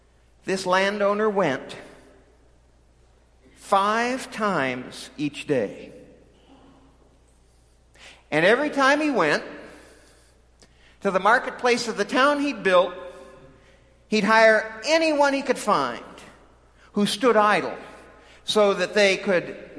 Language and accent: English; Wood River, Illinois, United States; my hometown, Wood River, Illinois.